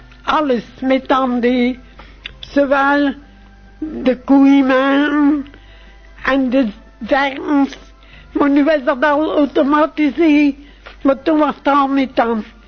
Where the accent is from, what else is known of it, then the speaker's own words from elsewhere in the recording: Moerkerke, West Flanders, Belgium; Nee, ik ben van Moerkerke.